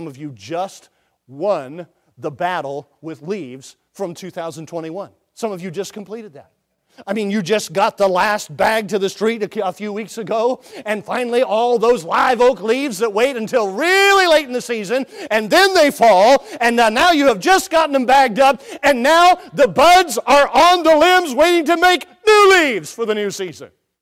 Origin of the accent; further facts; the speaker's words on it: South Carolina, United States; Now, I was born in South Carolina. I grew up saying, yes, sir, no, sir, yes, ma'am, no, ma'am.